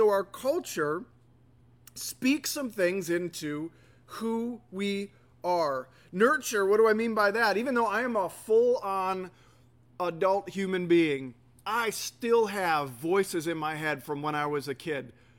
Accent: United States; I'm from central Wisconsin. I grew up in this area. That's part of my culture. I'm an American. I'm white. I'm mostly of European descent. I'm middle class. This is kind of what I was born into

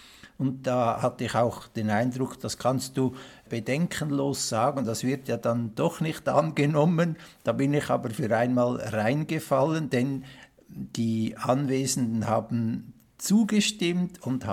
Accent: Altdorf, Uri, Switzerland; Als ich damals in meiner Heimat in Altdorf im Kanton Uri den Gedanken fasste, auch mit Zustimmung meiner Eltern ins Kloster Einsiedeln einzutreten

